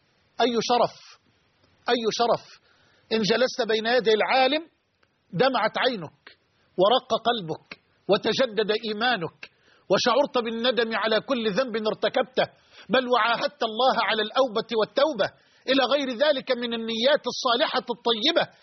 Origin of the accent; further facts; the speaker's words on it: Egypt; بلدنا مصر